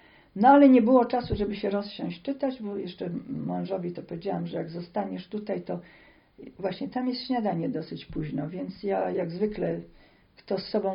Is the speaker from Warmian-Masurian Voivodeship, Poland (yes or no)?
yes; Olsztyn, Warmian-Masurian Voivodeship, Poland; Ale ja jestem z Olsztyna, ja jestem po Stefańskim.